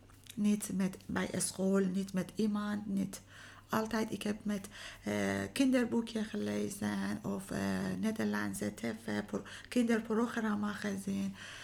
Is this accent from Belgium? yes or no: no; Iran; Dutch is a second language; moved away as an adult; now in Netherlands; Ik kom uit Iran. Ik ben 45 jaar. Ik ben bijna 9 jaar in Nederland gekomen. En nu met mijn zonnetje alleen wonen.